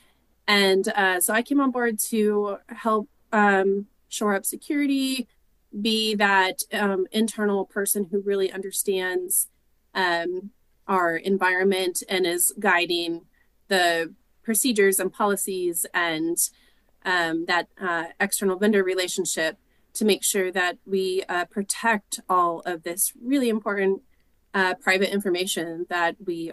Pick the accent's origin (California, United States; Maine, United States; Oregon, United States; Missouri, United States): Missouri, United States; St. Joseph; now in Kansas City, United States; I grew up in St. Joseph, and so not far away. And I moved to Kansas City with my then boyfriend